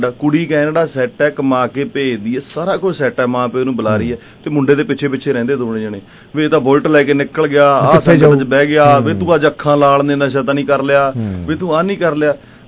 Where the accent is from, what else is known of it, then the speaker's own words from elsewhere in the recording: Sunam, Punjab, India; ਮੈਂ ਸੰਗਰੂਰ ਡਿਸਟ੍ਰਿਕਟ ਸਨਾਮ ਤੋਂ ਆਈ, ਸ਼ਹੀਦ ਊਧਮ